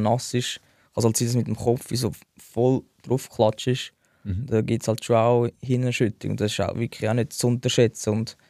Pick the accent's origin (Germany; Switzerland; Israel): Switzerland; Zurich; das war halt so eigentlich bei meiner Heimat. Mhm. Gerade auf der anderen Seite vom Albis, bei der Landewiese.